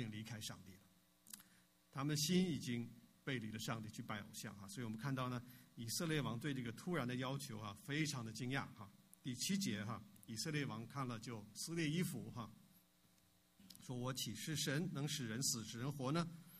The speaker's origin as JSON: {"language": "Chinese", "country": "China", "said": "如果你像我是从大陆来的话，"}